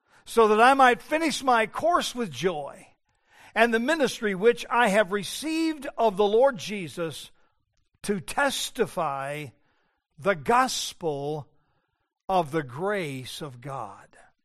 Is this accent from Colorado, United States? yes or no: yes; Denver, Colorado, United States; born there; I am an American citizen, born in Denver, Colorado, June the 1st, 1954, in Mercy Hospital.